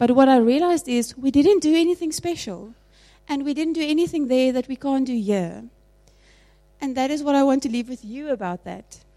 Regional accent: South Africa; because we don't know them, because we come from South Africa.

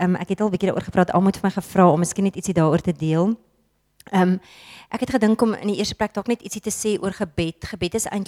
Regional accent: Pretoria, Gauteng, South Africa; Ons kom van Pretoria af en ons kinders was in 'n Christenskool.

